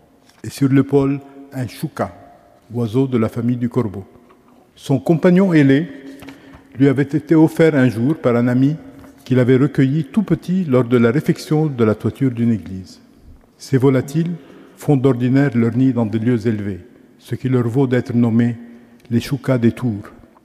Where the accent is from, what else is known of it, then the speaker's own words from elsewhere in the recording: Lebanon; Liban, j'apporterai avec moi tout ce que mes deux patries m'ont donné. Mes origines, mes langues, mon accent, mes convictions, mes doutes